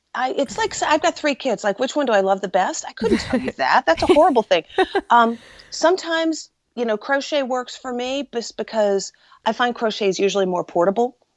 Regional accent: Dalton, Georgia, United States; I grew up in Dalton, Georgia, and most of your listeners probably haven't heard of Dalton, Georgia

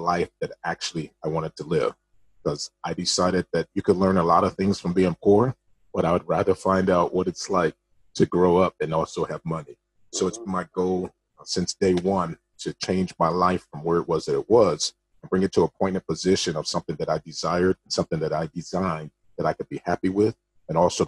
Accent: Hawaii, United States; born there; I was born in Oahu, Hawaii.

